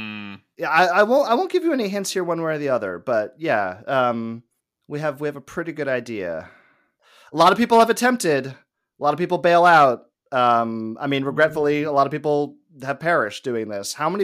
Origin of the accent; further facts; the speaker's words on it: Los Angeles, California, United States; But yeah, I mean, growing up in Los Angeles, this was not ever a concern of mine.